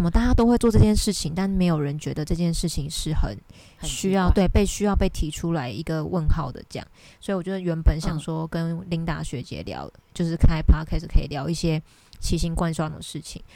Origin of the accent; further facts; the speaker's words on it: Taipei, Taiwan; 但我是台北人哦，只是我在台北自己一个人住房子，大概住了6-7年